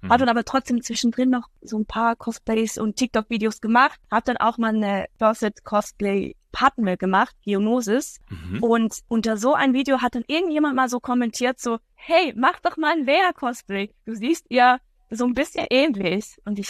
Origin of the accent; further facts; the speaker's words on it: Switzerland; Wie gesagt, ich komme aus der Schweiz